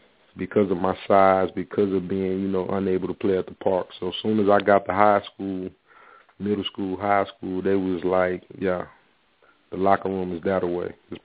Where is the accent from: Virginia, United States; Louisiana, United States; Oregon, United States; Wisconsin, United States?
Louisiana, United States; New Orleans; also born or lived in Clarkston, Georgia; Well, I'm originally from New Orleans. I'm born in New Orleans, Louisiana. And I actually split my childhood between New Orleans and Decatur, Georgia, Clarkston to be exact, a little small town on the outside of Atlanta called Clarkston.